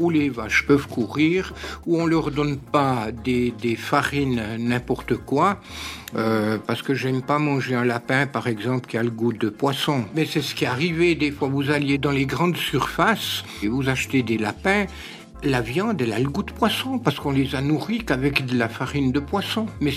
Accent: La Chaux-de-Fonds, Neuchâtel, Switzerland; J'habitais dans la Broye, et puis suite à des problèmes sentimentaux, familiaux et tout, je voulais retourner dans le Jura, parce que je suis de la Chaux-de-Fonds.

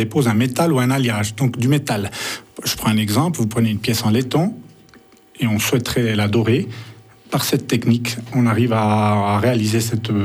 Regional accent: Switzerland; born there; Moi, je suis fils d'immigré, mais je suis né en Suisse. J'ai fait toutes mes études en Suisse.

